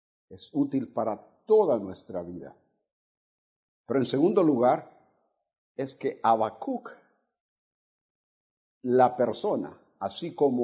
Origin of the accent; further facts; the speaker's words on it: Honduras; born there; moved away; Nací en Honduras. Lo que pasa es que hace más de 50 años que no vivo en Honduras. Entonces, la forma de hablar, que se parece mucho a la forma de los salvadoreños, se ha ido perdiendo.